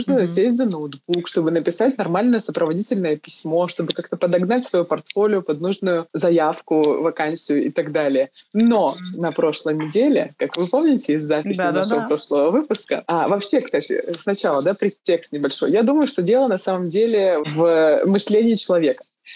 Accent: Krasnoyarsk, Krasnoyarsk Krai, Russia; ведущие-журналисты из Сибири, я из Красноярска

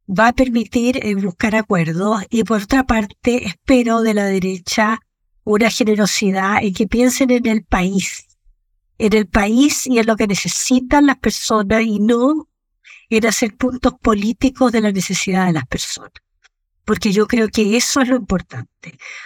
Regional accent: Maule, Chile; yo vengo del Maule.

